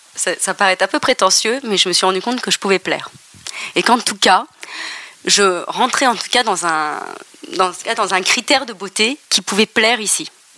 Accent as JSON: {"language": "French", "region": "Bamako", "country": "Mali", "said": "je disais à tout le monde que je venais de Bamako."}